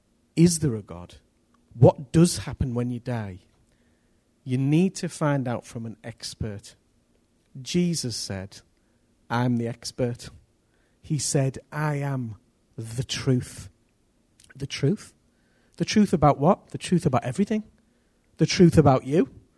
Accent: Billingham, North East England, United Kingdom; I grew up in Billingham

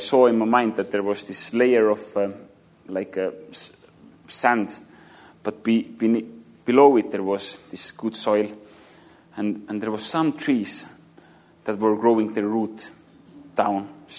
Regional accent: England, United Kingdom; And yeah, it's Amazing Grace Church. We're from England.

